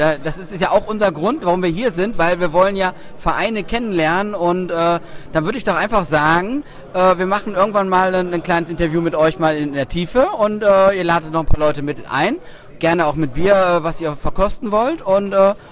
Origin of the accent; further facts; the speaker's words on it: Rhineland, Germany; da sind wir alle Rheinländer